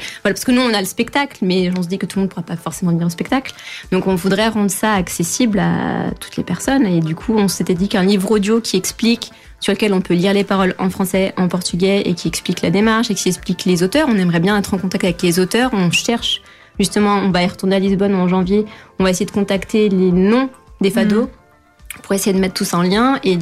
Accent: Lyon, Auvergne-Rhône-Alpes, France; À l'Université de Lyon, puisque on est lyonnais.

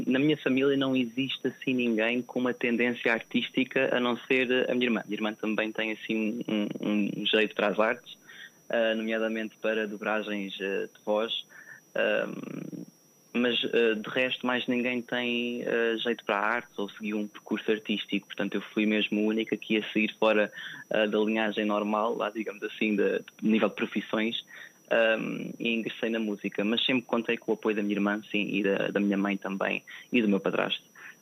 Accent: Benavente, Santarém, Portugal; Eu ingressei num grupo infantil-juvenil de Benavente, que é a terra onde eu cresci

